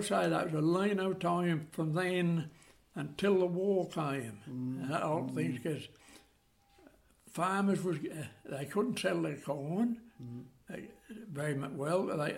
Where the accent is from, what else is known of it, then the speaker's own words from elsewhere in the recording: Mendlesham Green, East of England, United Kingdom; born there; I was born in Mendelsham Green, near the chapel, 1922, 8th October. And I went to Mendelsham School at Mendelsham Street.